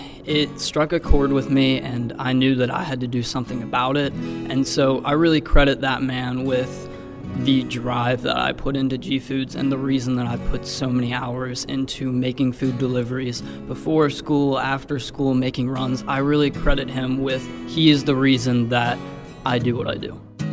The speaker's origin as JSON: {"language": "English", "town": "Ross", "region": "Ohio", "country": "United States", "said": "I'm from Ross, Ohio, within Butler County"}